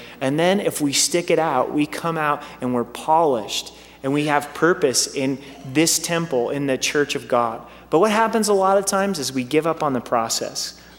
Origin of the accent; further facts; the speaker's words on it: Oregon, United States; Growing up in Southern Oregon, I don't know the type of rock, but there were these round, nasty rocks that almost looked like dirt clods.